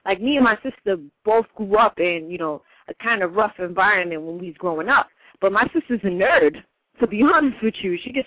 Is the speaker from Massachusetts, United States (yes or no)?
yes; Boston, Massachusetts, United States; let's say Dorchester, for example, Dorchester, Massachusetts, right in Boston. We're all from Dorchester. So we already got all the odds against us, because we're growing up in the ghetto, growing up in the hood.